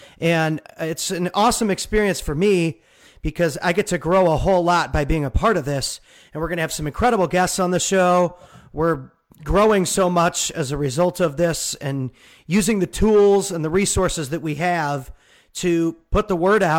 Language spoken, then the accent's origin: English; St. Louis, Missouri, United States; also born or lived in Arizona / Las Vegas, United States; I'm from St. Louis. I moved to Arizona for college. When I graduated college, I moved to Las Vegas.